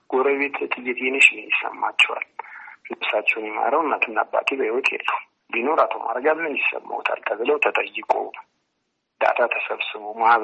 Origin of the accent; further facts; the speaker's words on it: Addis Ababa, Ethiopia; አሁን የተወልጄ ያደግኩበት ቦታ ላይ በግልጽ ስንነጋገር የጋራ ሽንት ቤት ነው ያለው። መሰረተ ልማት የለውም። እጅግ በጣም ጥንታዊ ከተማ ነው።